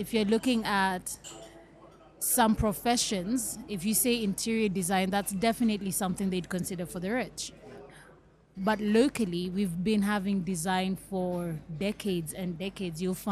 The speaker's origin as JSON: {"language": "English", "country": "Kenya", "tie": "born or raised there", "said": "for the longest time growing up in Kenya, all we heard about was NGOs taking children off the street."}